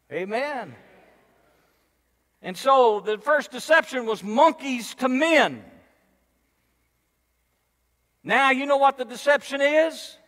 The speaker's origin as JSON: {"language": "English", "region": "Texas", "country": "United States", "tie": "born or raised there", "said": "I remember in growing up in South Texas, those farmers would say, Lord, stop the rain."}